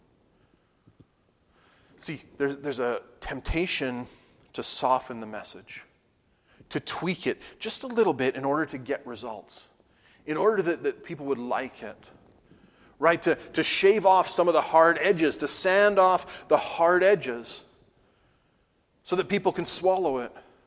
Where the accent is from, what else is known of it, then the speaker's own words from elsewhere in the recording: Canada; Being Canadian and our guy won and our guy broke the record.